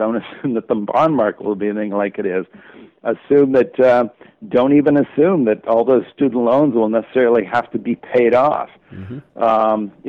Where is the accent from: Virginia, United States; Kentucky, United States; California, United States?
California, United States; Palo Alto; I was a teenager. I grew up in Palo Alto.